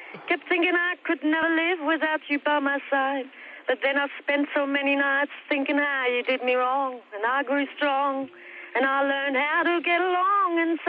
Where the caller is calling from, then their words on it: Oxenford, Queensland, Australia; Oxenford. At Oxenford here